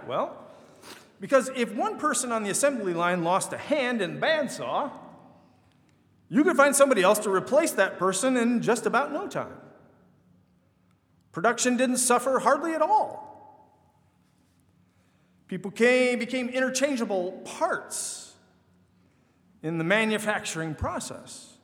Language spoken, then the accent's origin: English; Michigan, United States; As recently as when I was growing up in Michigan, it was still possible to think about catching on at one of the auto plants.